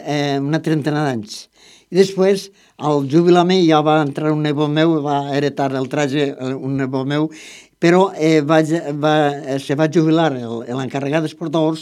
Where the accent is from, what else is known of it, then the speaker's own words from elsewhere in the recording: Vila-real, Valencian Community, Spain; El meu poble, diguem així, molt content de no sé, de pertenèixer a un poble que té molt bona idea per les coses.